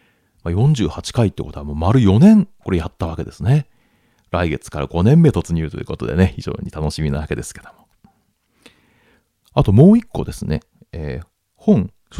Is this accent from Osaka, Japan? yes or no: no; Kure, Hiroshima, Japan; 僕が出身した小学校のシンボルです。 広島県呉市にありますね、呉市立五番町小学校、